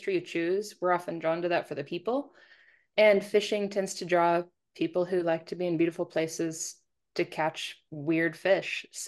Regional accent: Montana, United States; I'm a Montana kid. I grew up in Montana, and here it's usually for those of us who are from here, it's like horses or fishing.

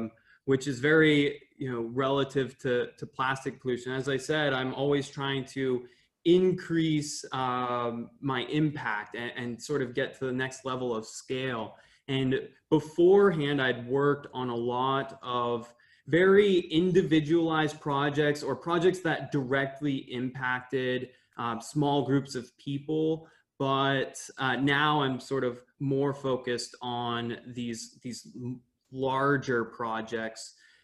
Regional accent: Presque Isle, Maine, United States; moved away as an adult; also born or lived in New York City; now in Switzerland; I am currently living in Switzerland. I just moved here from New York City, but I grew up in Presque Isle, Maine in the US.

